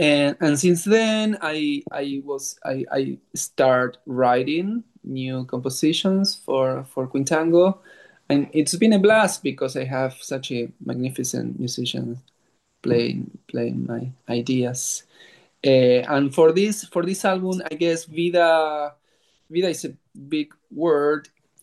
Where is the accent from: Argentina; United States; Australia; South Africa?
Argentina; I play bandoneon. I'm from Argentina